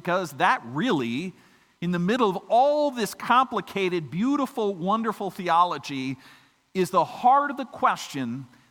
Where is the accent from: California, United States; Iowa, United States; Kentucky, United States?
Iowa, United States; I am from Iowa, of course.